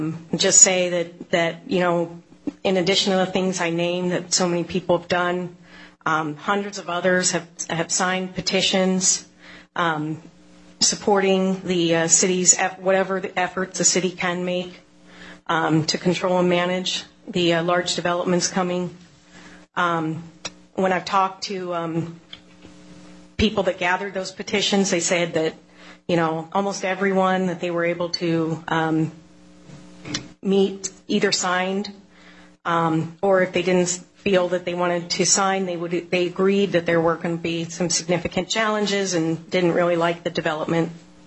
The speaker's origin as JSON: {"language": "English", "town": "Black Diamond", "region": "Washington", "country": "United States", "tie": "born or raised there", "lives_now": "Bellevue, United States", "said": "I live in Bellevue, Washington, and I was born and raised in Black Diamond."}